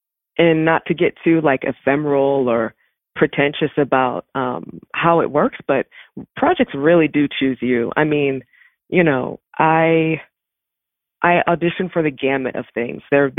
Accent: Baltimore, Maryland, United States; I am from Baltimore. I grew up on Rolling Road in Woodlawn. And my dad presently lives in Catonsville, so Baltimore County, that side. But yeah, I grew up in Baltimore and I went to school in Howard County.

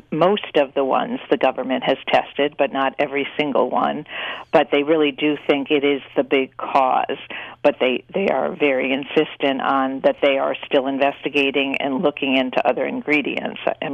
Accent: New England, United States; now in Virginia, United States; Certainly in my town in Northern Virginia, I'm from New England, but where I live in Virginia

